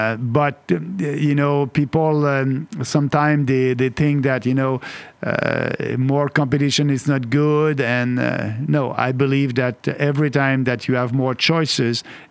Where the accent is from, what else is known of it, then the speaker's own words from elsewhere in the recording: Quebec, Canada; English is a second language; I'm coming from Beauce, and Beauce, it's the most entrepreneurial region in Quebec.